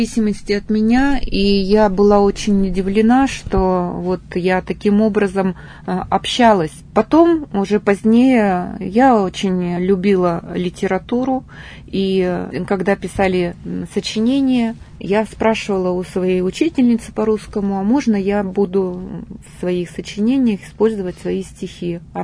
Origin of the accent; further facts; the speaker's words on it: Yekaterinburg, Sverdlovsk Oblast, Russia; born there; Ну, я родилась в Свердловске тогда еще, сейчас это Екатеринбург.